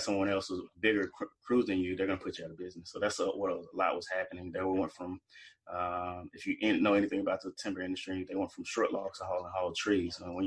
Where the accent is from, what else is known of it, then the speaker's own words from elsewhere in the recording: Mississippi, United States; As a child, you know, growing up in Mississippi